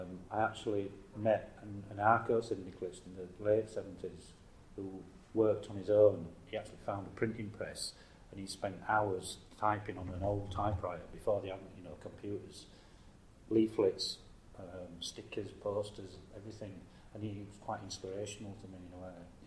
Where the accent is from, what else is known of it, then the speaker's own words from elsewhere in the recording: Leeds, Yorkshire and the Humber, United Kingdom; I was born in Leeds.